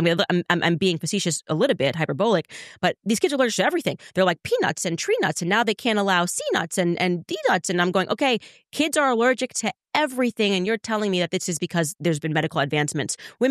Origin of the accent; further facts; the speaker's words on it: New York City, New York, United States; now in Tennessee, United States; moved down here and to Tennessee, and I was like, OK, well, I want to start to grow stuff. Like, I'm from New York City.